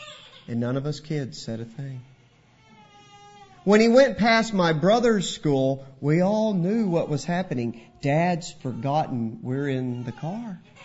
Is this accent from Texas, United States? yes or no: yes; Texas, United States; Growing up in West Texas, we had a unique school situation in our town.